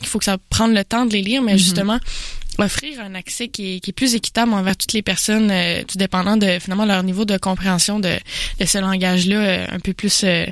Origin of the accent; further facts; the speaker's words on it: Jonquière, Quebec, Canada; je viens de Jonquière. C'est une région. Et moi, j'ai la chance d'être au centre-ville de Jonquière